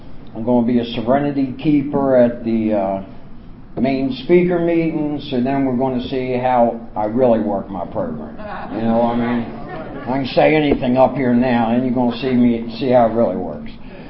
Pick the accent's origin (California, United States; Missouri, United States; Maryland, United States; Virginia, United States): Maryland, United States; Baltimore; I'm from Central Maryland area. It's where I got clean. I'm from Baltimore originally, but I got clean in Central Maryland.